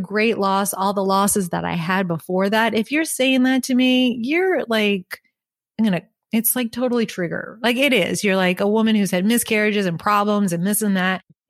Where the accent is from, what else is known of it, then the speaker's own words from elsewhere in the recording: Long Island, New York, United States; I grew up on Long Island. Don't judge me.